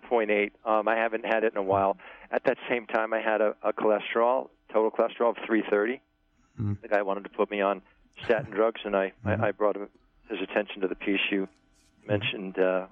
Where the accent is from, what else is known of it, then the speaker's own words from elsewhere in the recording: New York, United States; I'm from New York.